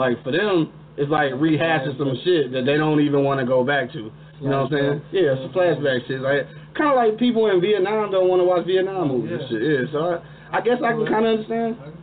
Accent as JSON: {"language": "English", "town": "Detroit", "region": "Michigan", "country": "United States", "said": "I want to see a Detroit movie, not just because I'm from Detroit, but I kind of want to do some fact-checking."}